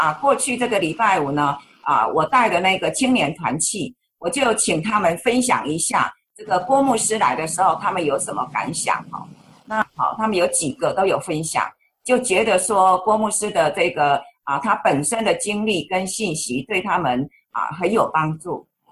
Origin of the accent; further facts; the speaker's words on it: Taiwan; 但是呢我的背景跟他差太远了，我是台湾来的齁。